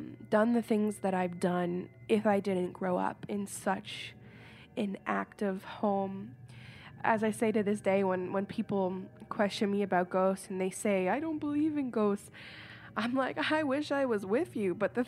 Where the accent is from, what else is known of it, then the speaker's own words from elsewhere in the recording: Woodstock, Ontario, Canada; I am from Woodstock, Ontario, Canada, and I was born in 1991